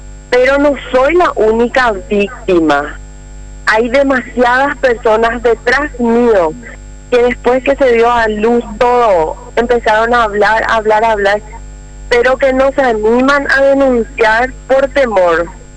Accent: Minga Guazú, Alto Paraná, Paraguay; Sí, yo soy del Alto Paraná, de Mingaguazú específicamente.

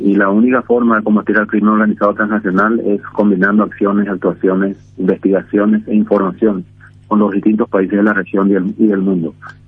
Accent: Paraguay; nos afecta a todos como ciudadanos, como paraguayos y como seres humanos

